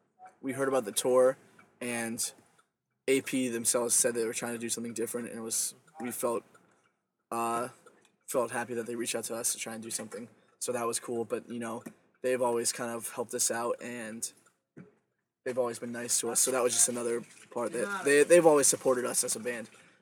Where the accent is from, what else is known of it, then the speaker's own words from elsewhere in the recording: Wilkes-Barre, Pennsylvania, United States; there's a lot of bands from our hometown. It's a small community. You know, we're from Wilkes-Barre.